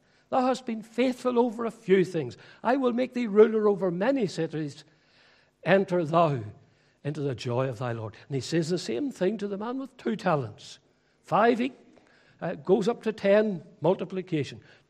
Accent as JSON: {"language": "English", "region": "Northern Ireland", "country": "United Kingdom", "tie": "born or raised there", "said": "because I grew up in County Fermanagh."}